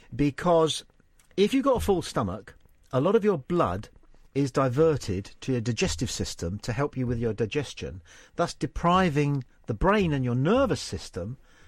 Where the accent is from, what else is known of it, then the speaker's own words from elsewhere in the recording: Hounslow, London, United Kingdom; Out, mate, I'll tell you, I'm from Hounslow.